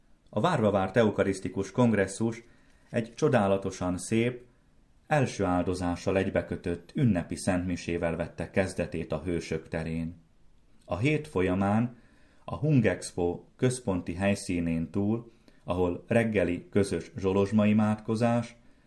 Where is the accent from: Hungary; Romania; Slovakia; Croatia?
Slovakia; mi a mai Szlovákia területén élő magyarok is örömmel készültünk